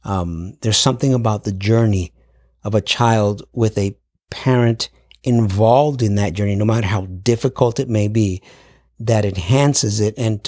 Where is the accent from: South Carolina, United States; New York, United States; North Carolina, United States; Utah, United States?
New York, United States; born there; I was born in New York. My parents are Puerto Rican.